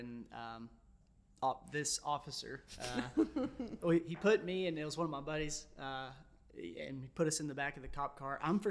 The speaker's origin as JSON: {"language": "English", "country": "United States", "tie": "born or raised there", "said": "I think just like too, growing up in Union County, it's like there's, you know, is Union County's the best place to grow up in my"}